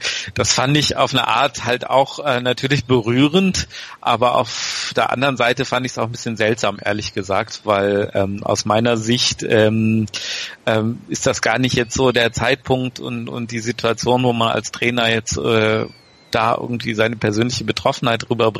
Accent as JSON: {"language": "German", "region": "Bremen", "country": "Germany", "said": "als Bremer, der sagt, sowas geht gar nicht, denn ich weiß, auch in Bremen finde ich es zwar total scheiße"}